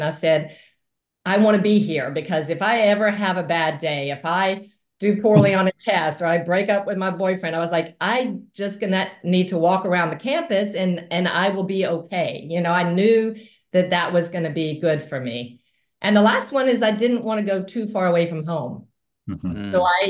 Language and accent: English; Alabama, United States; I grew up in Alabama. about 3 hours away from there.